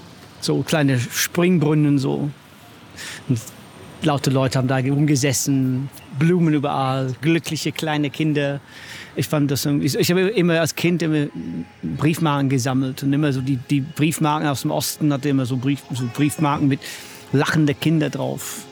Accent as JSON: {"language": "German", "region": "England", "country": "United Kingdom", "said": "ich bin Engländer"}